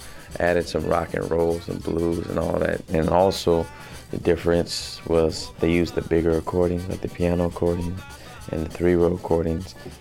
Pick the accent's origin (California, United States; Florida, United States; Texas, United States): California, United States; Richmond; born there; I was born here in Richmond, California. My family, my mom's side was from Eunice, Louisiana. My dad's side is from Jennings, Louisiana.